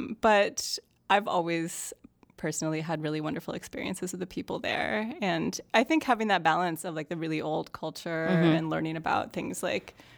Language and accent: English; Oklahoma, United States; Originally, my interest in Japan started when my family, I grew up in Oklahoma, my family had an exchange student come live with us from Japan.